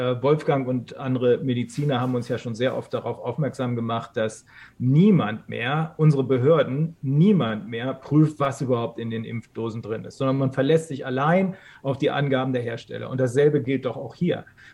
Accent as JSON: {"language": "German", "country": "Germany", "said": "es ist eine super Peinlichkeit, als Deutscher durch die Welt reisen zu müssen."}